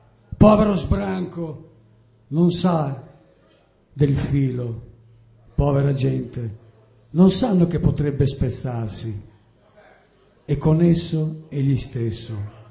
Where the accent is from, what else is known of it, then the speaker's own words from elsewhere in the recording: Forlì, Emilia-Romagna, Italy; Ora vengo da Forlì, però preferivo venire da un universo parallelo.